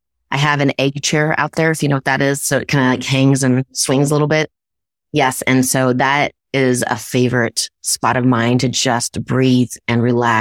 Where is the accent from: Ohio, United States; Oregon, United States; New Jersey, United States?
Ohio, United States; So I am originally from Ohio, and we played euchre in Ohio.